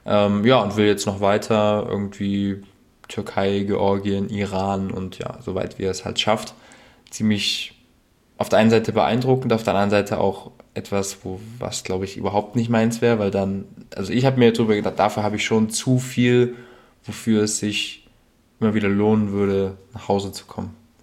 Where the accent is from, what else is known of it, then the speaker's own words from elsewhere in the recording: Germany; Angesprochen und gefragt, wo wir herkommen, auf Englisch. Und wir meinten, wir kommen aus Deutschland.